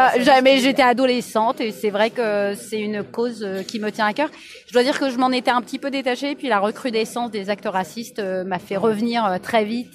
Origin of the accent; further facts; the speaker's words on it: Normandy, France; Je viens de Normandie, là où je suis née